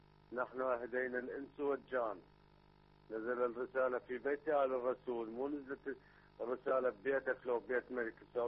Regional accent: Iraq; نعم، أنا شيعي من العراق.

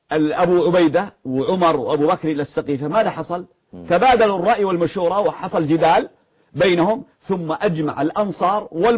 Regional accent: Yemen; now in Egypt; يعني مثلا انا يمني وانا عندكم في مصر

